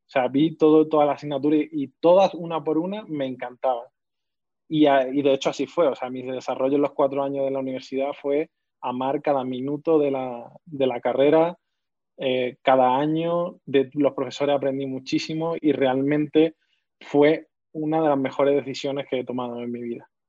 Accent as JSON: {"language": "Spanish", "town": "Benalmádena", "region": "Andalusia", "country": "Spain", "tie": "born there", "said": "Yo nací en Benalmádena, un pueblo de Málaga, concretamente, que está en Andalucía, al sur de España."}